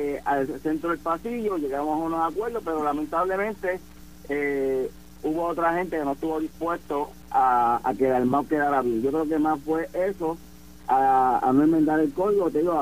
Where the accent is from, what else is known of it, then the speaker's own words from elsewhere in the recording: Puerto Rico; como buenos puertorriqueños, entre julio, agosto y septiembre va a inscribirse